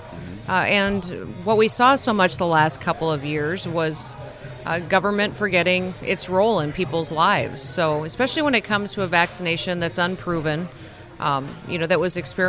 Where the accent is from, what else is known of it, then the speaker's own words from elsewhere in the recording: South Dakota, United States; I've been in a lot of different states, in my home state of South Dakota.